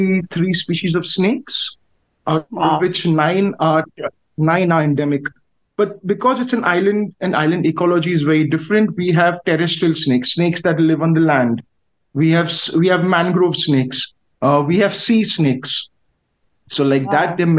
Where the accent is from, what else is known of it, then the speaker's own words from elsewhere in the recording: Mumbai, Maharashtra, India; especially because I was a kid from South Bombay. There is not much greenery where I live.